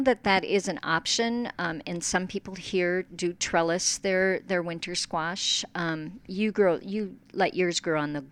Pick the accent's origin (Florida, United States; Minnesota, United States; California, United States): Minnesota, United States; Where I grew up in Minnesota, my mom would always plant like 3 or 4 squash